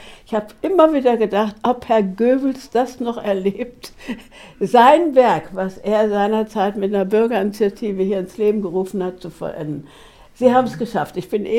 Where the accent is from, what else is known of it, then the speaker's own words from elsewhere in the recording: Germany; Ich komme ja aus der Eifel, da bin ich groß geworden.